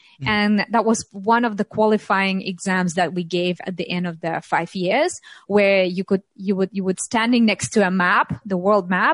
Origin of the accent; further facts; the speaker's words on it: Tatarstan, Russia; Plus my family comes from a place called Tatarstan, which is one of the republics within Russia. And it's a Muslim traditional Tatar area, historical.